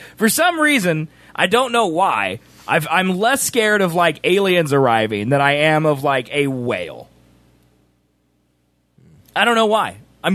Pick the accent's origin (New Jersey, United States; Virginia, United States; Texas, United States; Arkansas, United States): Texas, United States; This is the swimming hole from my hometown in Texas.